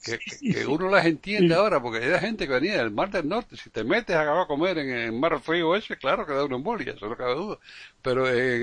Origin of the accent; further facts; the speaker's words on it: Cuba; cuando nosotros nos criamos en Cuba, claro, una cosa, la asociación española, ¿no? Éramos hijos o nietos españoles, casi todos. Y entonces, pues, teníamos todas esas costumbres que traía mi abuelo materno de España, ¿verdad? Por ejemplo, desde Galicia.